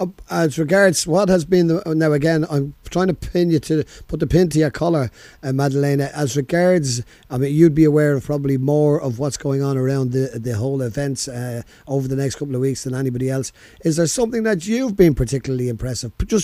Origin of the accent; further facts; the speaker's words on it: Ireland; You're just saying because we're Irish, we're the best at doing this.